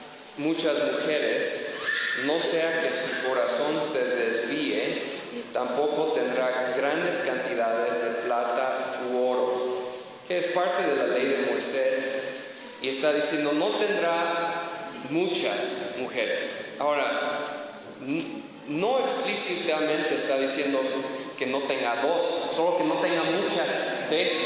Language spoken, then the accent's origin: Spanish; Dallas, Texas, United States; now in Pátzcuaro, Mexico; yo soy de Dallas, Texas, ¿ok? Pero vivo en Pátzcuaro, entonces soy pátzcuarense